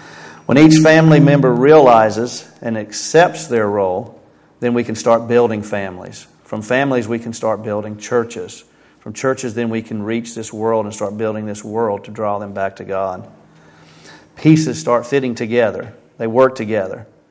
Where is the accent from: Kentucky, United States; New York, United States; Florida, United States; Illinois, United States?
Florida, United States; So I grew up in Florida. I know what rain is like.